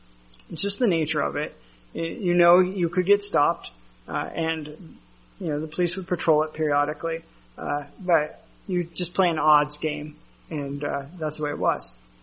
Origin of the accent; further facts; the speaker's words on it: Colorado, United States; I grew up in Colorado, and I knew how to drive in Colorado.